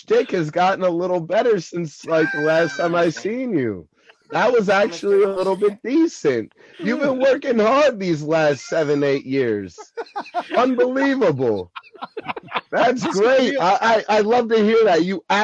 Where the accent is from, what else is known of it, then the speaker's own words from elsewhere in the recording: Atlantic City, New Jersey, United States; it's Atlantic City, my boy. I'm not representing that Philly. I like Philly, but I'm not from Philly. Atlantic City all day, baby.